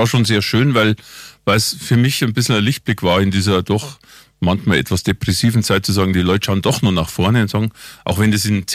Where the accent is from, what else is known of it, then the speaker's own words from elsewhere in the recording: Munich, Bavaria, Germany; Also es liegt uns auch fern, weil als Münchner.